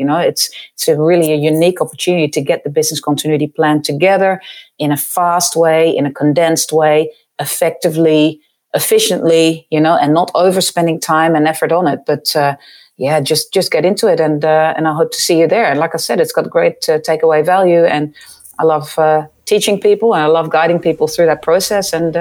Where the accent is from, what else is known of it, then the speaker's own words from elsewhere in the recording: Netherlands; English is a second language; The military in the Netherlands, actually, that's my home country.